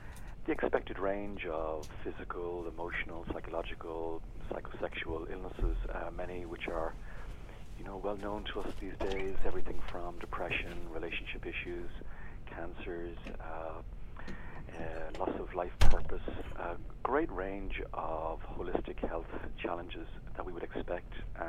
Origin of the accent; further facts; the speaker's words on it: Ireland; We are Irish, so we draw hugely from our own native Irish tradition, which is, as you say, Celtic, but it's also pre-Celtic.